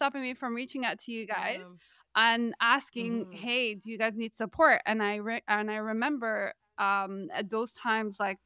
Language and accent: English; Canada; we're both from Canada